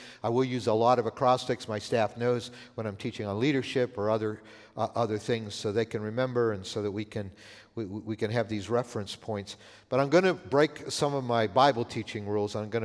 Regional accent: Canada; Sandy and my two daughters and I moved to Canada. I grew up in Canada.

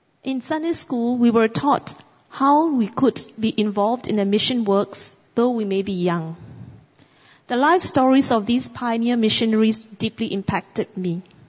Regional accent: Myanmar; English is a second language; moved away as an adult; now in Singapore; By race, I'm from Karen tribe from Myanmar. I came to Singapore in 1998 after I got married to my husband, Tommy, who is from Singapore.

